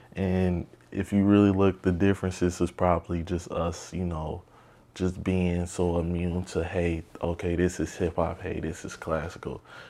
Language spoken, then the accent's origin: English; Chicago, Illinois, United States; I'm from Chicago, Illinois, and I am at my fourth year at Mizzou. I started playing when I was about 5 years old at my church in Chicago.